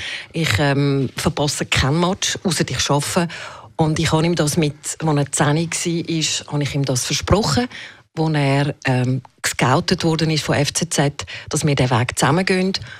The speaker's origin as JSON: {"language": "German", "region": "Zurich", "country": "Switzerland", "also_born_or_lived": "Ticino", "said": "Ich bin 56, ich bin Zürcherin, ich habe italienische Wurzeln von meiner Nonna Mutterseite. Aufgewachsen bin ich bis 6 im Tessin mit 5 Nachbarsbuben."}